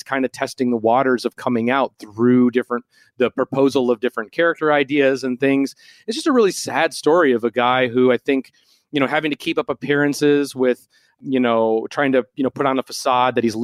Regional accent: Minneapolis, Minnesota, United States; I remember growing up in Minneapolis and, you know, going to those Nitro shows

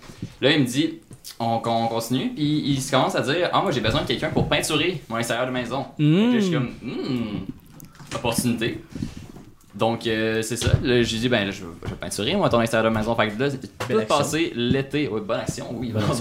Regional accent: Sherbrooke, Quebec, Canada; Moi, je suis de Sherbrooke. Je m'en vais étudier à Longueuil parce qu'il y a le cours qui se passe là-bas.

